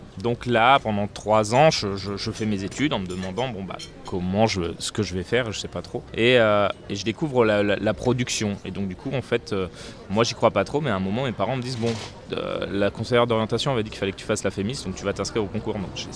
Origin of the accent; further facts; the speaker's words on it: Saint-Dizier, Grand Est, France; je savais que je voulais parler de la ville de Saint-Dizier, de parler de la Haute-Marne, là où j'ai grandi.